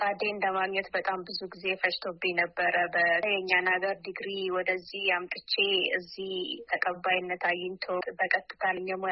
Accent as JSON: {"language": "Amharic", "town": "Ambo", "region": "Oromia", "country": "Ethiopia", "tie": "born or raised there", "also_born_or_lived": "Gindeberet", "said": "የተወለድኩት በምዕራብ ሸዋ ዞን ግንደበረት ወረዳ ውስጥ ነው። ያደግኩት ደግሞ አምቦ ከተማ ነው። ሃይ ስኩልም አንደኛ ደረጃ ትምህርትም የጨረስኩት እዛው ነው።"}